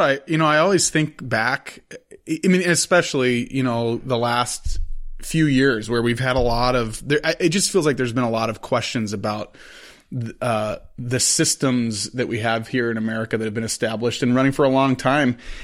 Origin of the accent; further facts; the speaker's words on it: Illinois, United States; I grew up in Illinois, and it's very similar to Minnesota. Nothing was really allowed. But somehow we were close to the Wisconsin border, so we'd make a trip over most years.